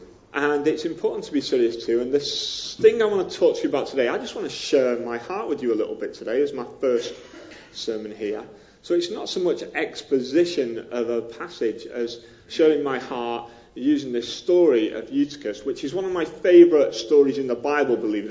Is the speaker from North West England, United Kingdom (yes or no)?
yes; Widnes, North West England, United Kingdom; accent: up north; It's an up north accent. It's near Liverpool. I can do a little bit of Scouse, but it's plastic Scouse because I was outside Liverpool. It was Widnes that I was mainly brought up